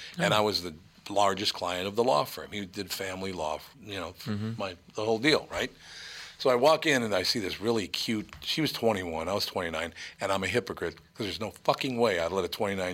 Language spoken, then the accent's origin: English; Minneapolis, Minnesota, United States; I grew up in North Minneapolis. I don't know how to fucking roller skate.